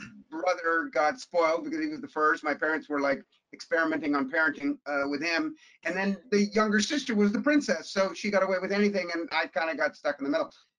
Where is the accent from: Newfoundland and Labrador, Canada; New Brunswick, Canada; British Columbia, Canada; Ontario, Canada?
Ontario, Canada; Toronto; we grew up sort of lower middle class. I mean, the teeny little 1100 square foot bungalow that I grew up in Toronto, once we settled down